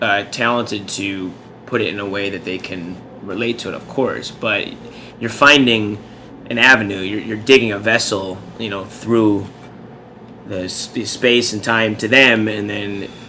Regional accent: Chicago, Illinois, United States; I dropped out of school, moved back home. I'm from Chicago, so I'm from the burbs

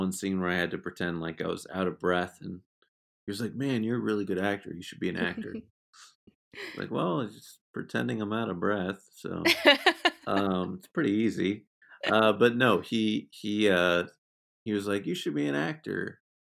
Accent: Exeter, New Hampshire, United States; I'm from Exeter, New Hampshire, and you have no idea. You're like, how do I even get to Los Angeles?

